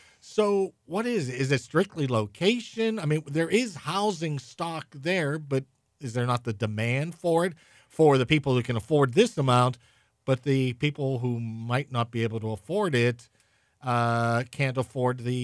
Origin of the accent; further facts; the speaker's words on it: Pennsylvania, United States; I'm from the North Hills, so I see these as I drive around.